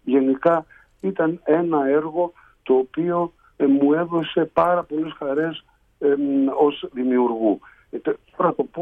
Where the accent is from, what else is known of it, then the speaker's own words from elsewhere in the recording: Kasos, South Aegean, Greece; also born or lived in Egypt; εγώ γεννήθηκα στην Αίγυπτο και μεγάλωσα σε ένα μικρό νησί των Δωδεκανήσων που λέγεται Κάσος, ένα πολύ